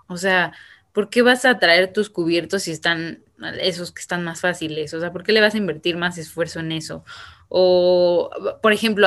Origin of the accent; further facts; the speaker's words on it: Mexico City, Mexico; Yo tengo 26 años, nací en la Ciudad de México y siempre he estado en la Ciudad de México.